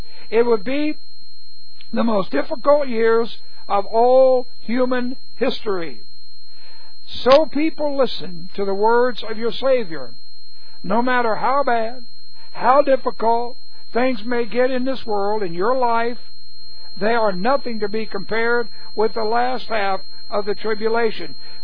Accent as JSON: {"language": "English", "region": "Texas", "country": "United States", "tie": "born or raised there", "also_born_or_lived": "California", "said": "I was born in California, but I left it early to come to Texas. Texas is a great place."}